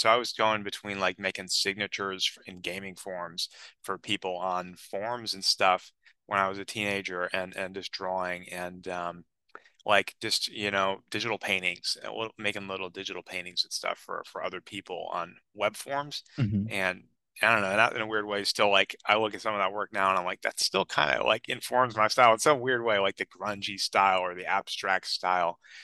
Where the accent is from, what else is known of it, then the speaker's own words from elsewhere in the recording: Danbury, Connecticut, United States; also born or lived in Massachusetts; I grew up in New England. I was born in like Danbury, Connecticut, about an hour outside of New York City, and grew up there and in Massachusetts in the suburbs of Boston, about half and half growing up.